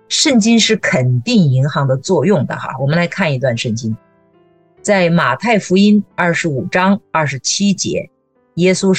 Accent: China; 我小的时候在中国

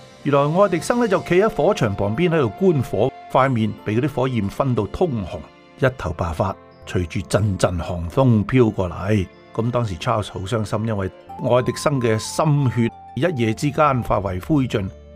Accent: Hong Kong; 但系细个喺香港读书

